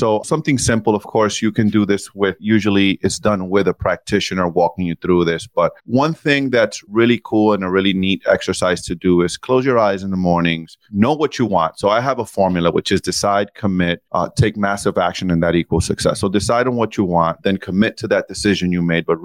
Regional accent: Dominican Republic; now in United States; As a child, I grew up in the Dominican Republic, right? So I was born here in the United States. My mom came pregnant with me here to the US. And then she sent me back home to the Dominican Republic

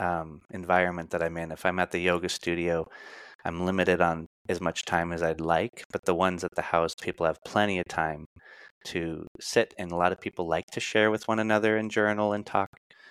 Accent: Arizona, United States; And I'm like, well, I'm from Arizona, so what a coincidence.

